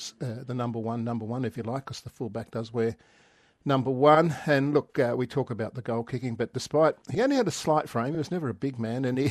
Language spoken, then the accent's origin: English; Sydney, New South Wales, Australia; listening to it on the radio growing up in Sydney.